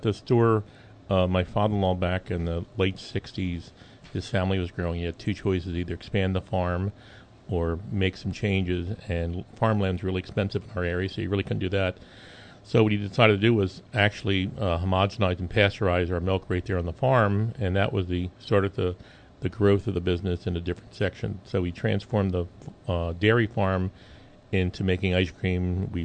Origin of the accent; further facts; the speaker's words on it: Bryn Mawr, Pennsylvania, United States; I grew up in the Bryn Mawr area, and I've been up here about 40 years now.